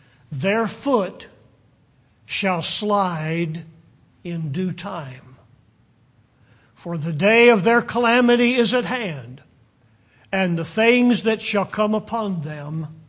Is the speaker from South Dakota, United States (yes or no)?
no; Virginia, United States; And I grew up in Virginia